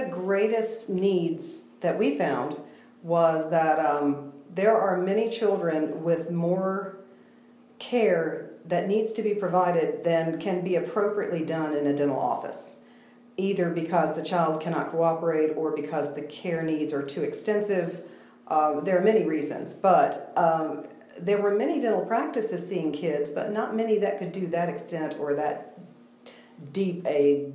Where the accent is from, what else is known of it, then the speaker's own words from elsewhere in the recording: Asheville, North Carolina, United States; I'm a hometown girl. I'm from Asheville.